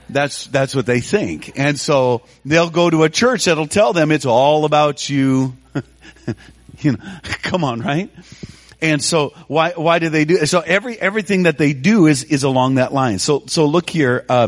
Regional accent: United States; I'm an American to the bone, okay?

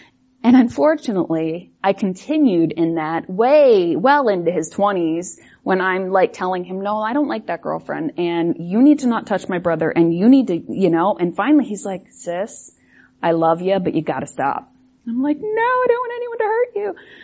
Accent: Midland, Texas, United States; born there; I was born in Texas, little town, I don't know how little Midland was, but what? 100, not a little town, 100,000 people.

